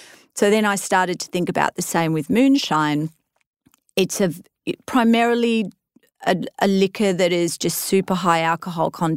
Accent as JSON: {"language": "English", "country": "Australia", "said": "I'm Australian. You're not allowed to have an ego as an Aussie."}